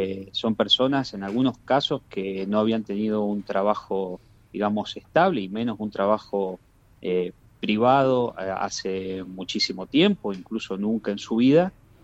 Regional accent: San Juan, Argentina; Nosotros, yo soy de San Juan, sí.

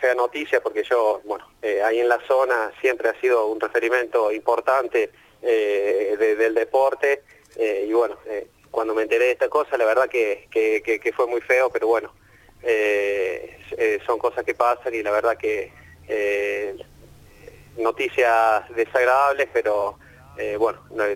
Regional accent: Córdoba, Argentina; esta simpatía por Talleres, el equipo de Córdoba, siendo yo cordobés

